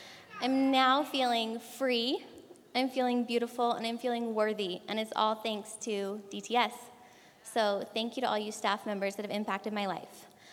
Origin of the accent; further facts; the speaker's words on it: California, United States; Hi, everybody. … I'm from California.